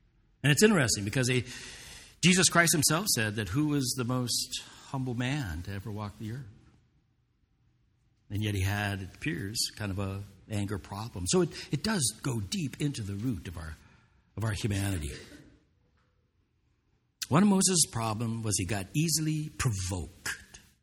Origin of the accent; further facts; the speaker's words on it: Ireland; I'm Irish. I'm supposed to be angry by nature, right?